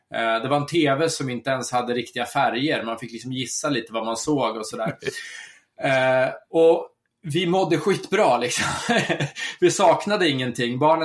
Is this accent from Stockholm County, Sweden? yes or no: yes; Södertälje, Stockholm County, Sweden; Och sen har vi bott i Stockholm också under perioder, och jag är född och uppvuxen i Södertälje, som inte är någon jättestad, men det är större än Falun det också.